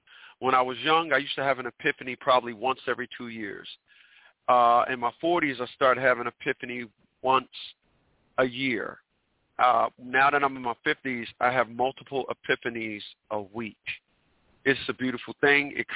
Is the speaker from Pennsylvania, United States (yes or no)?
no; Newark, New Jersey, United States; especially where I'm from, people. I'm from Newark, New Jersey.